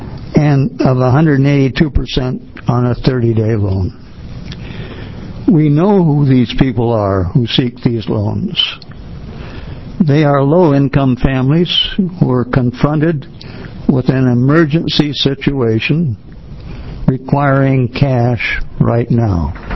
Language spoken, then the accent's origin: English; Silverton, Oregon, United States; I'm from Silverton, Oregon.